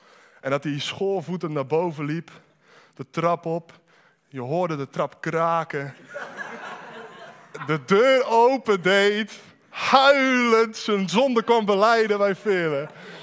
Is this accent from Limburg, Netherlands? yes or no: no; Alblasserdam, South Holland, Netherlands; ik ben 28. Ik kom uit Alblasserdam